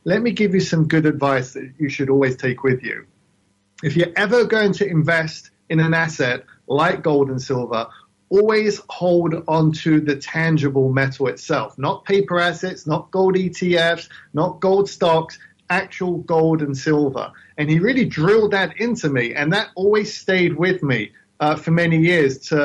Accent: London, United Kingdom; You can probably tell I have an accent, right? I'm from the London, UK. I grew up in London.

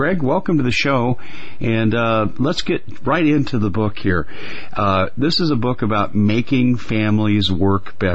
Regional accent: Aurora, Colorado, United States; old friend of mine from Denver, Colorado, where I grew up. I grew up out in the Aurora area in the eastern part of the city.

